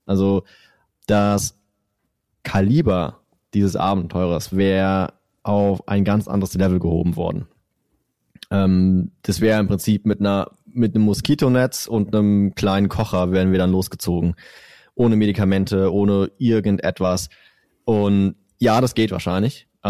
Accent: Germany; Und ich dachte, gut, ist natürlich jetzt die deutsche Botschaft. Ne? Weil ich bin ja Deutscher, habe ich mir auch gesagt.

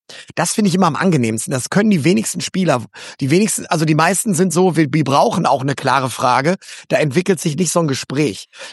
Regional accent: Gelsenkirchen, North Rhine-Westphalia, Germany; ich bin gebürtiger Gelsenkirchener.

